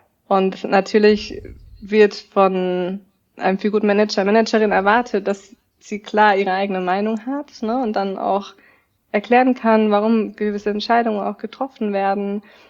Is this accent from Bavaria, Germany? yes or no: yes; Bavaria, Germany; also born or lived in Latin America; wir sitzen wunderschön Franken in Volkachen und Würzburg, und das ist meine Heimat. Ich war jahrelang unterwegs, ich war viel im Ausland auch, längere Zeit in Lateinamerika gelebt und bringe Sprachkenntnisse mit.